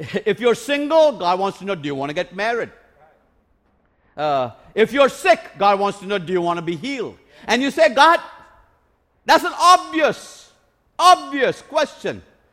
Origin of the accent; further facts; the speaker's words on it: India; When I was growing up in India, my dad found the best school in our city. It was a Catholic academy called St. Francis High School. And it was a Catholic school run by Italian monks.